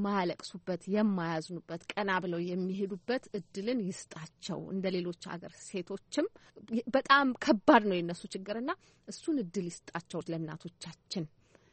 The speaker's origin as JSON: {"language": "Amharic", "region": "Dire Dawa", "country": "Ethiopia", "tie": "born or raised there", "lives_now": "Addis Ababa, Ethiopia", "said": "ድሬዳዋ ነው ተወልጄ ያደኩት እዛ ድሬዳዋ ነው እንግዲህ መጀመሪያ ደረጃ ትምህርቴን የተማርኩት ከዛ በኋላ አዲስ አበባ ስመጣ"}